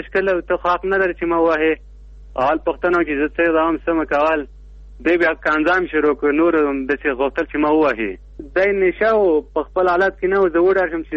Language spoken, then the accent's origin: Pashto; Logar, Afghanistan; now in Kabul, Afghanistan; زه د لوګر اوسېدونکی یم پلان په کابل کې اوسېږم